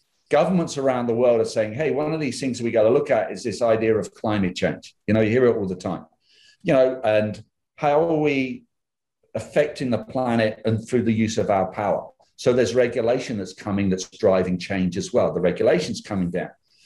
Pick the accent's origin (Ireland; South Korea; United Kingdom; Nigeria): United Kingdom; now in United States; you can tell by my accent. I come from this little island outside of Europe there, or, you know, called the UK. But I'm living here over here in the US now